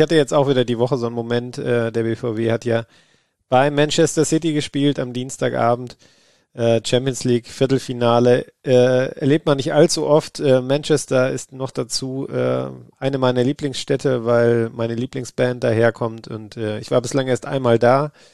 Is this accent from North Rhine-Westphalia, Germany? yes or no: yes; Essen, North Rhine-Westphalia, Germany; Ich bin ja in Essen groß geworden und ziemlich zentral gelebt damals.